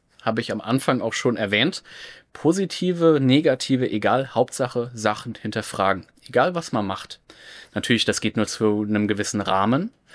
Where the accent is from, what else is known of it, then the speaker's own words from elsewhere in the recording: Mainz, Rhineland-Palatinate, Germany; genau das würde ich persönlich gerne mit Mainz machen, wo ich herkomme.